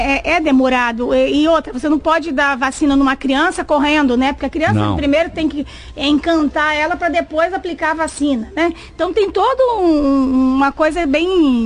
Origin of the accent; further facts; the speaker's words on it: Brazil; nós somos brasileiros, deixamos tudo para a última hora, né? O Brasil é assim, né?